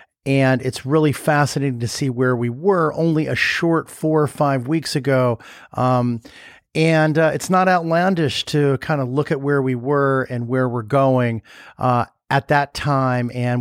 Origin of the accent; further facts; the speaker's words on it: Berkeley, California, United States; I was born there in Berkeley, and I'm from California originally.